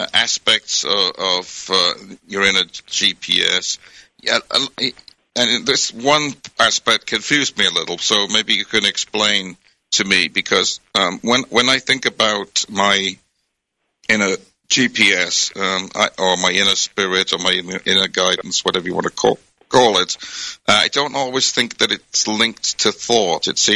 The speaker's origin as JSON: {"language": "English", "country": "United Kingdom", "tie": "born or raised there", "moved": "yes", "lives_now": "United States", "said": "I hadn't lived in the States long enough because I grew up in Britain"}